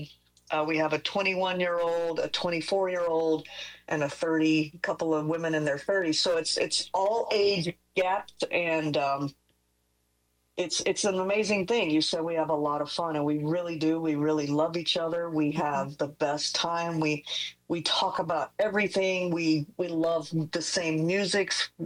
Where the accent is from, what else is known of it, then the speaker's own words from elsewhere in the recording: Nashville, Tennessee, United States; I grew up in Nashville, so I started going backstage when I was 10 years old